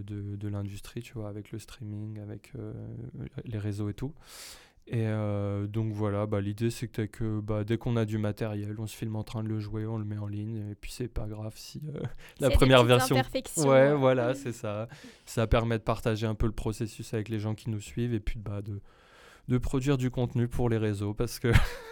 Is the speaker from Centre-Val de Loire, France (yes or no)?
yes; Orléans, Centre-Val de Loire, France; moved away as an adult; J'ai grandi à Orléans, je suis parti à 18 ans pour faire mes études